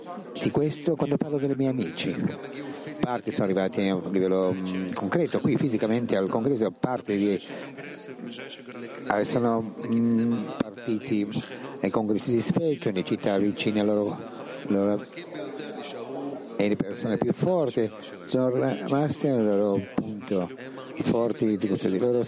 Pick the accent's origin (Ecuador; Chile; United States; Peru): Peru; Moyobamba, San Martín; Italian is a second language; vengo da un paese che sta all'altra punta del mondo. Vengo dal Perù. Grazie. E dal Perù vengo di una città